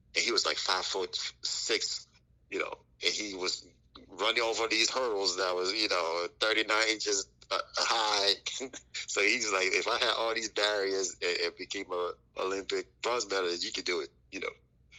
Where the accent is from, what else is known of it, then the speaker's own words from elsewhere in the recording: Monrovia, Montserrado, Liberia; also born or lived in United States; I was born in Monrovia, Liberia, at the Catholic Hospital in Sinkar Old Road. I grew up in different places between Liberia and the United States. At the age of two, I moved from Liberia to Queens, New York